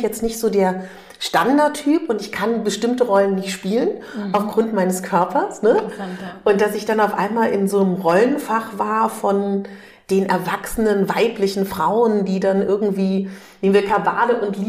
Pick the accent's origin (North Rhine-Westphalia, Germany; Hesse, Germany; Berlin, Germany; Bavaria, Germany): Berlin, Germany; ich komme aus Berlin.